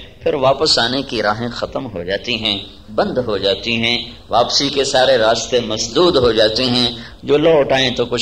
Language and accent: Urdu; Multan, Punjab, Pakistan; born there; میں ملتان میں پیدا ہوا، میرا اختیار کوئی نہیں، میرا ذاتی انتخاب کوئی نہیں.